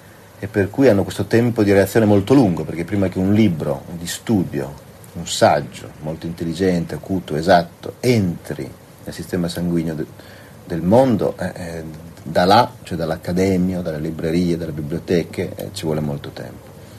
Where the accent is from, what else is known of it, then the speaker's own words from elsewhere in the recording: Turin, Piedmont, Italy; ma insomma non lo farei mai da buon torinese